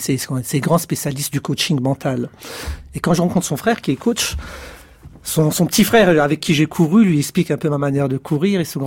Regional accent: Grand Est, France; un coach qui était réputé chez nous à Agno, en Alsace

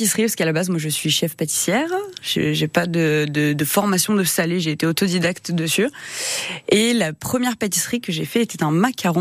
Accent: Auvergne-Rhône-Alpes, France; j'étais à l'école à Pont, j'étais au collège Jeanne d'Arc. Donc oui, j'ai grandi à Pont. J'ai fait du théâtre à Pont. J'ai grandi à Pont, exactement. Puis après, je suis partie sur Bourgoin, Lyon, pour me former.

